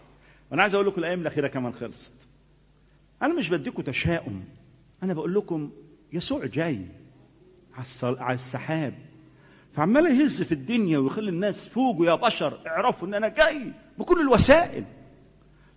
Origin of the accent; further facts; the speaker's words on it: Aswan Governorate, Egypt; فمثلا عندنا في الصعيد في أسوان والسيل وكومومبو والحتة الصعبة اللي هناك دي